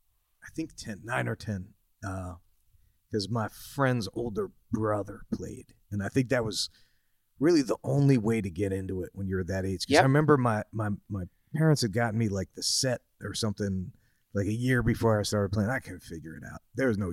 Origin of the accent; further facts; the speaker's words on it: New Jersey, United States; also born or lived in Trenton; I grew up in New Jersey, close to, I was born in Trenton, and then we moved out to like a suburb of Trenton.